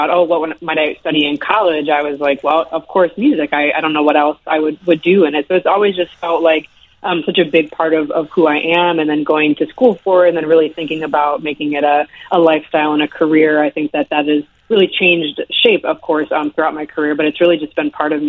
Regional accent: Westmont, Illinois, United States; now in Chicago, United States; I grew up in Westmont, Illinois, a suburb of Chicago, and I've lived in the city proper for about the last 10 years.

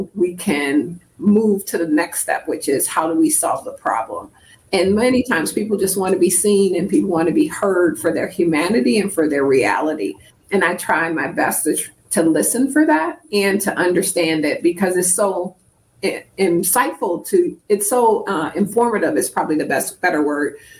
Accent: Detroit, Michigan, United States; I grew up in Detroit, and Detroit is predominantly a Black city.

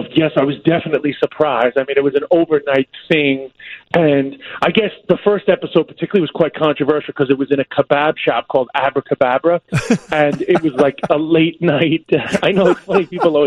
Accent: United States; now in Ireland

